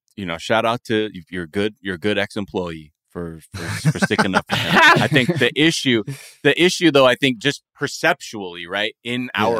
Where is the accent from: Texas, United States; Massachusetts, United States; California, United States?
California, United States; I grew up in the Valley, the San Fernando Valley as a kid.